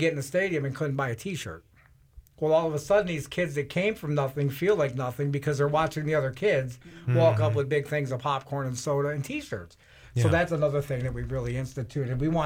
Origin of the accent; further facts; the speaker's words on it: Detroit, Michigan, United States; I'm a street level guy. I'm a kid from Detroit.